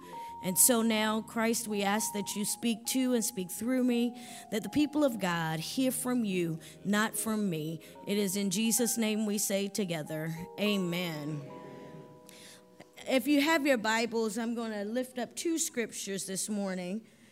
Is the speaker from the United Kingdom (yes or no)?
no; the South, United States; I'm from the South, so I have to say that I look forward to Thanksgiving and chitlins.